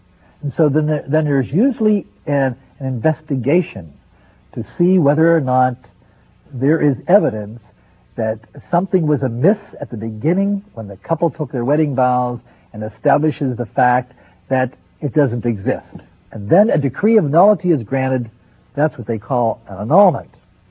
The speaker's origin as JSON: {"language": "English", "town": "Denver", "region": "Colorado", "country": "United States", "said": "a Capuchin Franciscan of the Mid-America Province, and I'm from Denver, Colorado."}